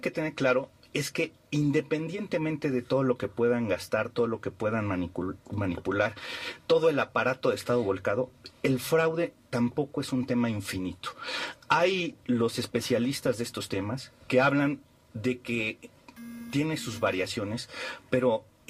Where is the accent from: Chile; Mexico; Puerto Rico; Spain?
Mexico; Ya vimos lo que nos pasó cuando nos, entre comillas, nos deshicimos del PRI como mexicanos por la derecha.